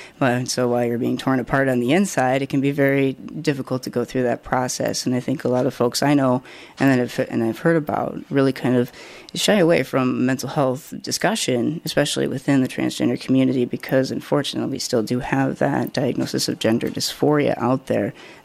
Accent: Iowa, United States; I grew up in Iowa in the 80s, and that just wasn't something that we talked about.

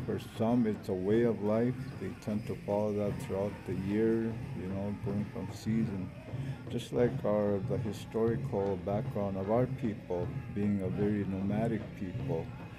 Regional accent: Ontario, Canada; I come from the Lac La Croix First Nation community.

